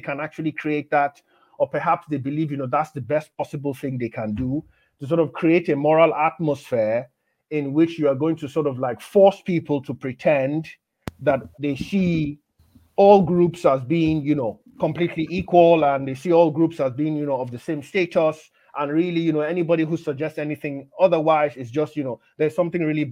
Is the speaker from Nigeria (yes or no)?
yes; Nigeria; I remember growing up in Nigeria in the 90s